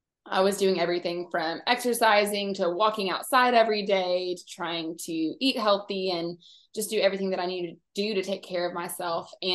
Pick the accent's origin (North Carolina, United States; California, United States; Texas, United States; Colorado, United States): Texas, United States; I live in North Texas. I'm originally from East Texas